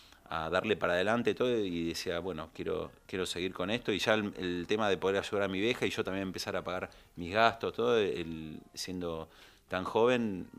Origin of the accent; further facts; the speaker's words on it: Tucumán, Argentina; Yo me crié en Tucumán